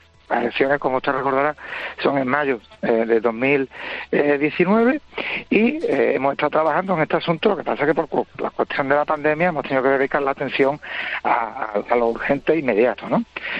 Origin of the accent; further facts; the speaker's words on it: Cádiz, Andalusia, Spain; nos sentimos todos, tanto andaluces como gaditanos, y lo que estamos planteando es simplemente que se nos dé pues las herramientas para que nuestra ciudad se pueda desarrollar